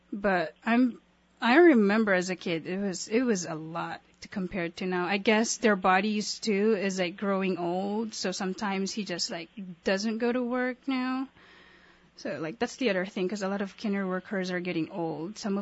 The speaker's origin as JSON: {"language": "English", "country": "Philippines", "tie": "born or raised there", "lives_now": "Kodiak, United States", "said": "especially growing up in the Philippines, I remember phone calls like coming from Kodiak to the Philippines"}